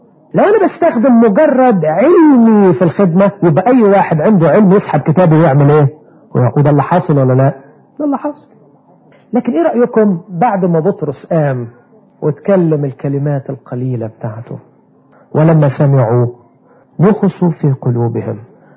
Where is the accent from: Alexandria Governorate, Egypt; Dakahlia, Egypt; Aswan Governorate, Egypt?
Alexandria Governorate, Egypt; Alexandria; انا لا انسى أستاذ عظام عندنا في اسكندرية